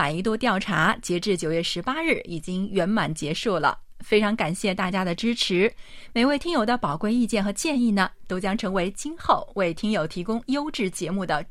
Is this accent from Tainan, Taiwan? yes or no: yes; Tainan, Taiwan; 比赛呢是在我的家乡台南举行的，而且场馆距离我家也不远